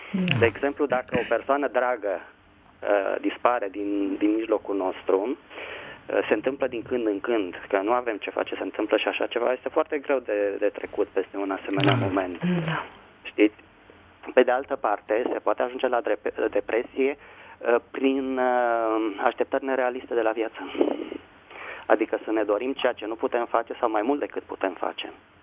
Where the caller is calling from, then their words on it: Bucharest, Romania; din București.